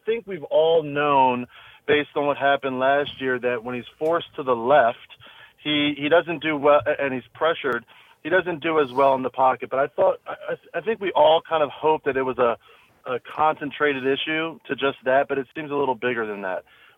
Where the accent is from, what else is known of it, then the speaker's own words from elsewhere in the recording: Philadelphia, Pennsylvania, United States; now in California, United States; I am calling from California, but I'm a Philadelphia born and bred guy